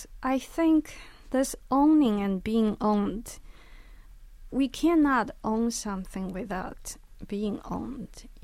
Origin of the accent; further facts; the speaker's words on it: China; first language Chinese; English is a second language; I grew up in Chinese, and in China we rarely use I.